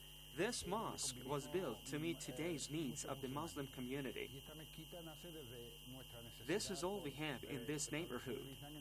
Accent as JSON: {"language": "English", "town": "Seville", "region": "Andalusia", "country": "Spain", "said": "from Seville, Al-Andalus. I'm a Muslim."}